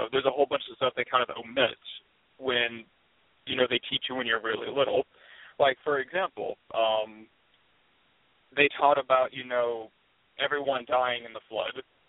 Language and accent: English; Georgia, United States; Well, I'm from the South. I currently live in Georgia, and I was also raised in Georgia. And, like, virtually 90% of everyone in the South, I was raised Southern Baptist.